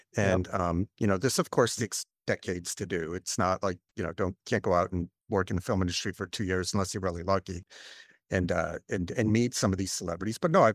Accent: Cape Cod, Massachusetts, United States; I had two things as a growing up in Cape Cod.

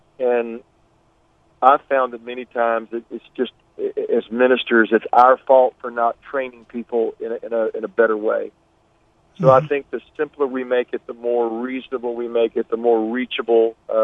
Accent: Dallas, Texas, United States; also born or lived in Algeria; Danny, I'm a Texas fellow. My dad was in the oil business, so I lived in Dallas, and then my dad traveled, lived in places like Algeria

